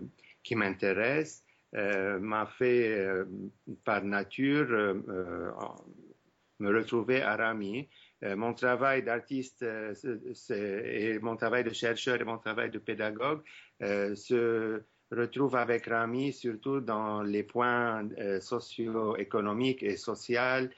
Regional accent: Lebanon; je suis Libanais.

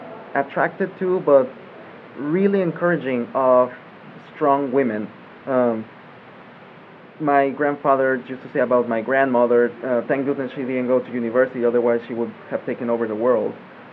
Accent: Tampico, Tamaulipas, Mexico; moved away; So when I was still back in my hometown, Tampico, I worked in the community theater

